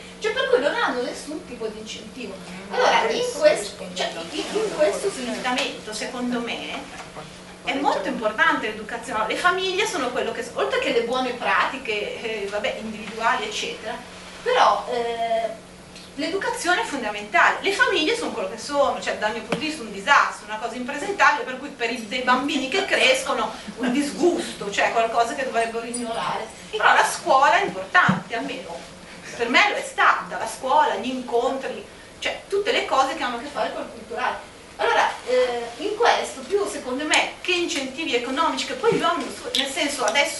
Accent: Bologna, Emilia-Romagna, Italy; io sono Emiliana, sono di Bologna.

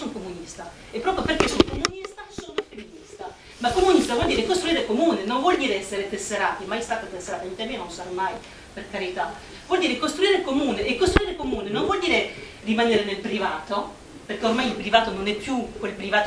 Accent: France; una cosa che è molto vecchia e molto cara alla storia politica del mio paese, che è la Francia

